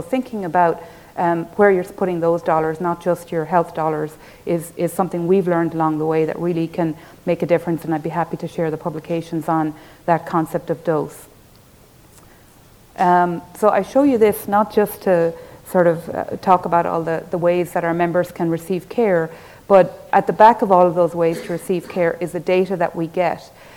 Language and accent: English; Ireland; I'm from Ireland originally, if you couldn't tell, I have a bit of an accent.